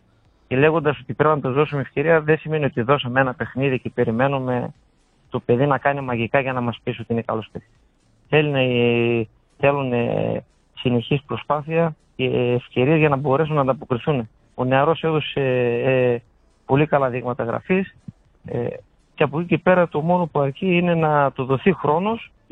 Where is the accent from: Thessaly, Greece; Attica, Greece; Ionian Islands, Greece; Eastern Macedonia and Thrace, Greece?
Eastern Macedonia and Thrace, Greece; Kavala; δεν είμαστε Χωριανοί, εγώ είμαι από Καβάλα.